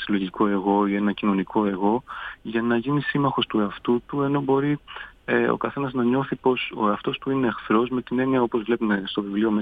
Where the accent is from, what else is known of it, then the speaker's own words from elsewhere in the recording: Athens, Attica, Greece; now in Paris, France; Ο πατέρας μου είναι Έλληνας, η μητέρα μου είναι Γαλλίδα. Εγώ μεγάλωσα στην Ελλάδα, στην Αθήνα, αλλά τώρα ζω σχεδόν 10 χρόνια στο Παρίσι.